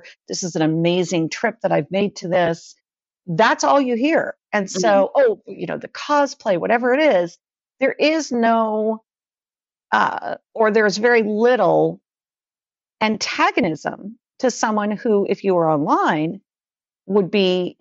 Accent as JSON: {"language": "English", "town": "San Francisco", "region": "California", "country": "United States", "tie": "born or raised there", "said": "I grew up in San Francisco and my family were huge theater."}